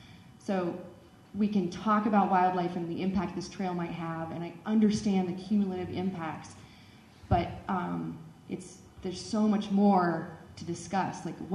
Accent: Colorado, United States; it's interesting being right here because I was born in 1977. And I was raised in the Crystal River Valley.

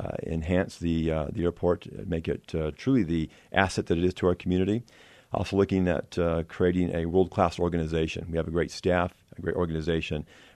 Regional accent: Salt Lake City, Utah, United States; also born or lived in Florida / Georgia / California; So I was born and raised in Salt Lake. I graduated from the University of Utah early in the 90s.

